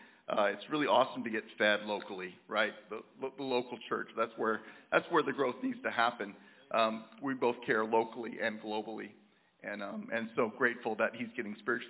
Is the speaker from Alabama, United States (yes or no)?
yes; Alabama, United States; Even though we're from the South, they're from Colman County. I grew up outside of Colman County. So coming back to Alabama was always kind of an odd thing